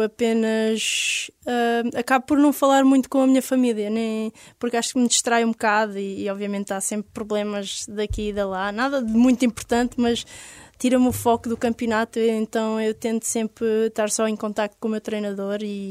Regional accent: Corteira, Algarve, Portugal; now in Sines, Portugal; Eu cresci no Algarve, cresci em Corteira e surfava lá, mas a consistência de ondas é muito pouca durante o ano todo. Então eu acabei por me mudar para Sines. Neste momento eu vivo em Sines

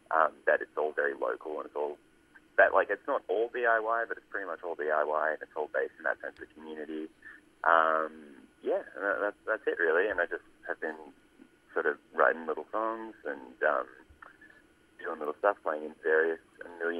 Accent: Kiama, New South Wales, Australia; also born or lived in Sydney; I grew up in Kiama on the south coast of New South Wales, which is like a beachside sort of town. But I was actually born a bit further north in Sydney, and then I moved down.

